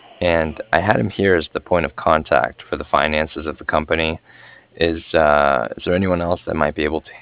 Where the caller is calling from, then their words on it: Cardiff, Wales, United Kingdom; I was calling from Cardiff